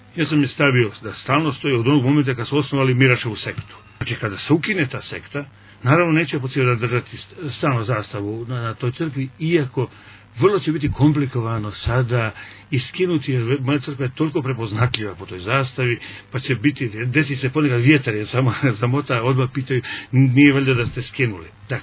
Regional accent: Montenegro; mi Crnogorci nismo ono što su bili naši stari, a mi smo Srbi i ovo je srpska država, srpska zemlja.

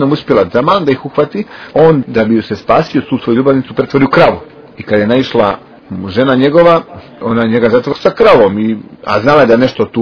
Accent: Kotor, Montenegro; ja sam iz Kotora pa ga znam

